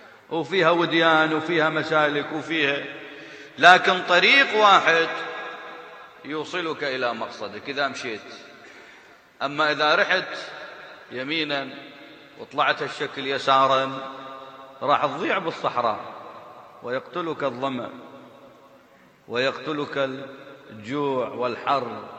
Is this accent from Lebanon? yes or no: no; Iraq; عندنا بالعراق